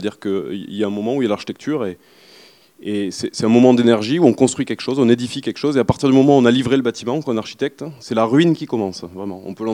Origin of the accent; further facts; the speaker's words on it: Toulouse, Occitanie, France; moi, je suis un enfant de la périurbanité. J'ai grandi à Toulouse, qui est la ville du sprawl par excellence, le diffus, etc. Je connais par cœur, parce que j'ai grandi dedans.